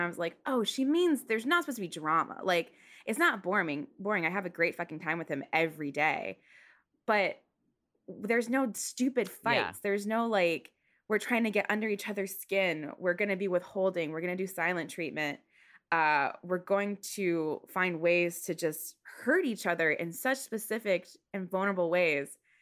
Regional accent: Stafford, Virginia, United States; also born or lived in Seoul; I'm from Stafford. I don't want to live in Stafford, Virginia anymore. And we also, my dad was in the military. So when I was younger, at one point we lived in Seoul.

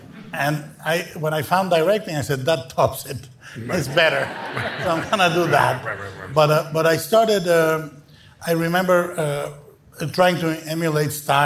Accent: Guadalajara, Jalisco, Mexico; In Mexico, I was born and raised in Guadalajara

